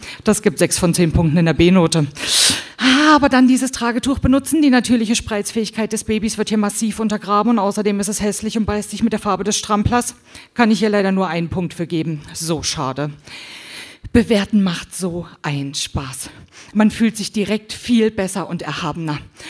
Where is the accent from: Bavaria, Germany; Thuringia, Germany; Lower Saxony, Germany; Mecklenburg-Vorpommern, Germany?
Thuringia, Germany; ich komme auch aus Thüringen, wir kommen nicht so viel rum.